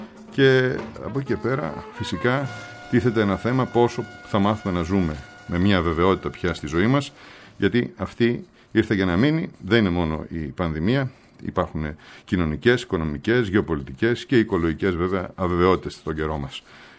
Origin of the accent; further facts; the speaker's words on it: Thessaloniki, Central Macedonia, Greece; Καλημέρα σας, κύριε Μαραντζίδη, στην πατρίδα μου Θεσσαλονίκη.